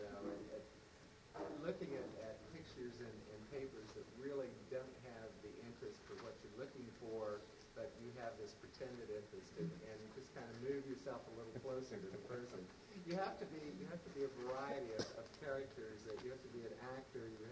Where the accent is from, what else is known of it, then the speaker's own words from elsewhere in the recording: Oklahoma, United States; Like I came from the East Oklahoma.